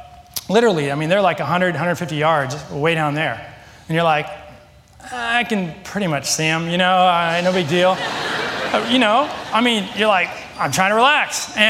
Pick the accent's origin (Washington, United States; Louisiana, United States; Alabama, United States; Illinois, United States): Washington, United States; Seattle; I've always lived near the ocean. I'm from Seattle, but that water's cold.